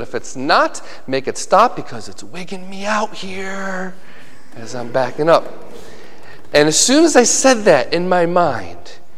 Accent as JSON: {"language": "English", "town": "Union Springs", "country": "United States", "tie": "born or raised there", "said": "Now, keep in mind, this is happening in Tennessee. I grew up in Union Springs. I don't know this guy."}